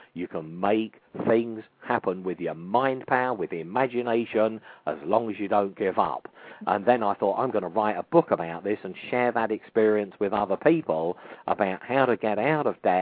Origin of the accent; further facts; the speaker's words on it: London, United Kingdom; Obviously, I'm from South London.